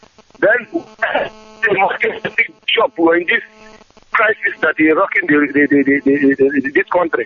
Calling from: Port Harcourt, Rivers, Nigeria; I'm calling from River State, Port Harcourt.

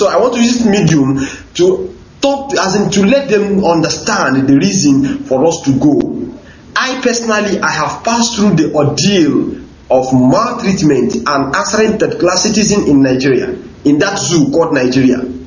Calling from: Qatar; I am calling from Qatar.

